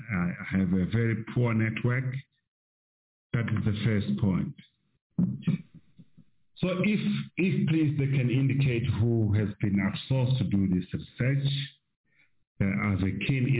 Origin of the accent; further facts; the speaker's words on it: Tembisa, Gauteng, South Africa; I'm coming from Tembisa, stay in Tembisa.